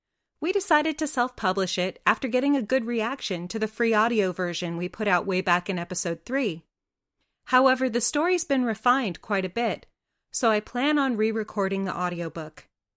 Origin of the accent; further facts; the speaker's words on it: Los Angeles, California, United States; now in Leicestershire, United Kingdom; I'm not originally from Leicestershire, as you can tell by my accent. I'm from Los Angeles, but I'm very lucky to call this county here in the Midlands of England home.